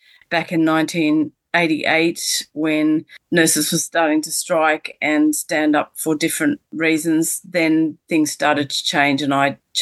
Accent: United Kingdom; accent: British; now in Australia; I really think it was probably because of my British accent at the time. So I learnt to speak Australian, mate, very quickly to survive.

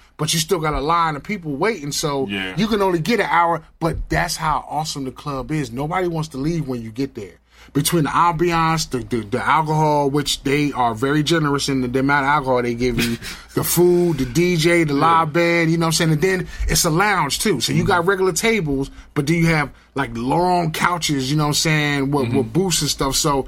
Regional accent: New Jersey, United States; And I'm from Jersey.

